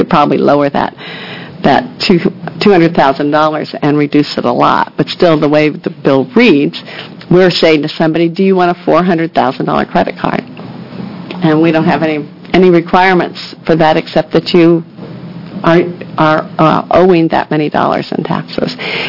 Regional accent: Oregon, United States; So I'm from Washington County, where there are a whole lot of people who are probably going to be trying to start businesses in the next few years

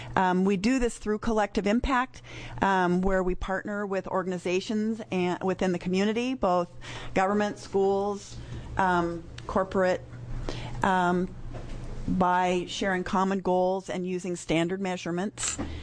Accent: Portland, Oregon, United States; And though I am from the Portland area

